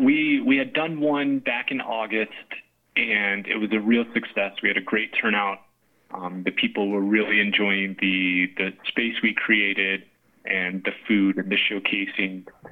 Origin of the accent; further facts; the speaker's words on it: Florida, United States; now in Breckenridge, United States; I got my start kind of more so over in Florida, you know, and I grew up in Florida.